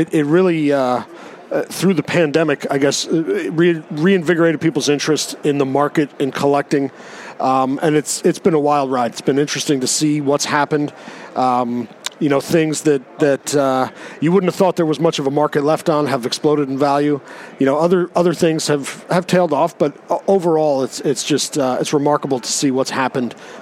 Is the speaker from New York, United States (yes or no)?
yes; New York, United States; now in Philadelphia, United States; I grew up in New York.